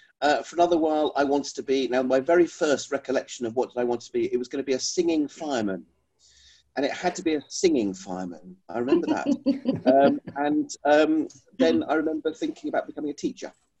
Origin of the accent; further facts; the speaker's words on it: South East England, United Kingdom; I grew up in Surrey.